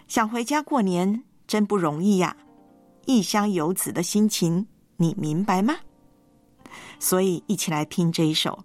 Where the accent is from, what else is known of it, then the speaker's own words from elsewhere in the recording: Taiwan; 在我的家乡台湾